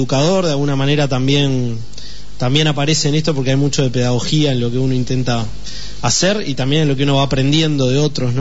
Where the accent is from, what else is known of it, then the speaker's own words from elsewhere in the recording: Montevideo, Uruguay; mi propio barrio, yo soy del Mercado Modelo en Montevideo, una zona que también en la crisis del 2002 fue golpeada.